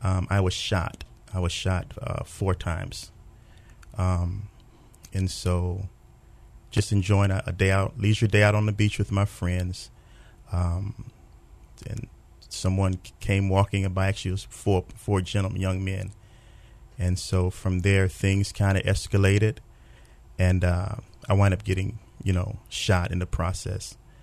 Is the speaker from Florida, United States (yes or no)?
yes; Miami, Florida, United States; I grew up out of Florida, from Miami. That's home for me.